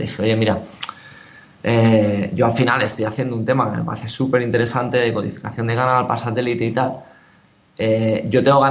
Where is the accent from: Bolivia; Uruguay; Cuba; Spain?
Spain; Santander, Cantabria; also born or lived in United States / Barcelona; now in Pamplona, Spain; yo originalmente soy de Santander, aunque ahora por motivos de trabajo pues estoy viviendo en Pamplona. Y bueno, por motivos de trabajo he estado viviendo en Estados Unidos, he estado viviendo en Barcelona.